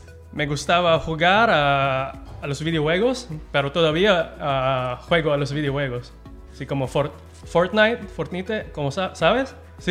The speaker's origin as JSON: {"language": "Spanish", "country": "Philippines", "second_language": "Spanish", "lives_now": "Spain", "said": "Bueno, soy de Filipinas, es un país al sureste de Asia."}